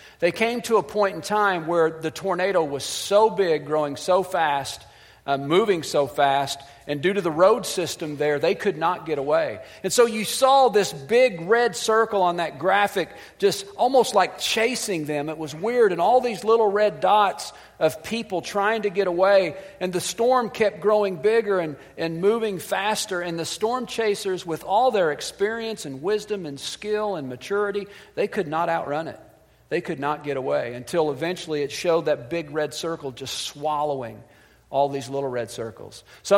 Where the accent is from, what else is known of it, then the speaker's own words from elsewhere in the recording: Missouri, United States; if being born and raised in Missouri, and if you're from the Midwest, you know what April means.